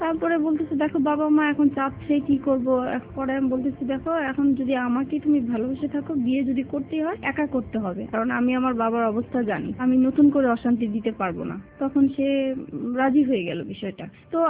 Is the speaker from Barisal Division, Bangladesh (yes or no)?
no; Dhaka, Dhaka Division, Bangladesh; যেহেতু ঢাকায় বড় হয়েছি